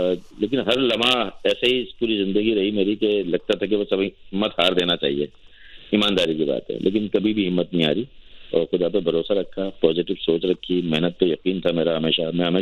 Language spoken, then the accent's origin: Urdu; Punjab, Pakistan; now in Karachi, Pakistan; تو میرا بچپن اور یہ سب پنجاب میں ہی گزرا.